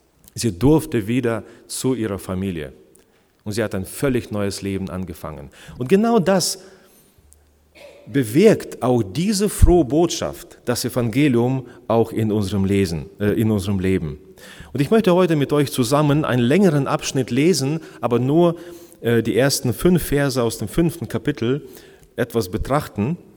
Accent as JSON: {"language": "German", "town": "Schneverdingen", "region": "Lower Saxony", "country": "Germany", "said": "ich bin heute hier bei euch mit meiner lieben Frau Ina. Wir kommen aus Schneverdingen, wir sind da auch in einer Gemeinde, eine Bibelgemeinde."}